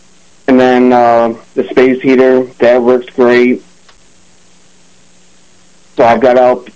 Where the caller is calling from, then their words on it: Batavia, New York, United States; I'm from Batavia, New York.